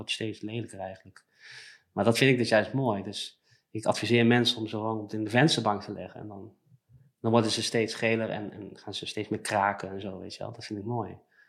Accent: Netherlands; ik ben zelf Nederlander

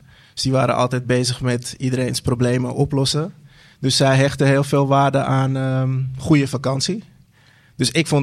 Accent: Koog aan de Zaan, North Holland, Netherlands; Ik kom oorspronkelijk uit Zaanstad. Koog aan de Zaan.

